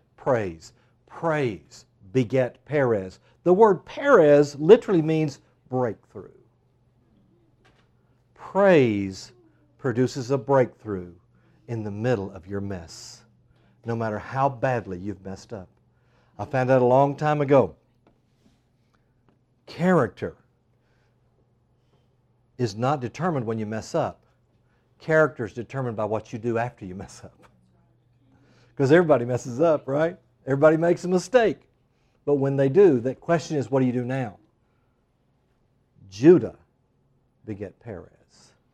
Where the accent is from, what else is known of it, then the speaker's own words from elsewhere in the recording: Texas, United States; we're not from Kentucky, we're actually from Texas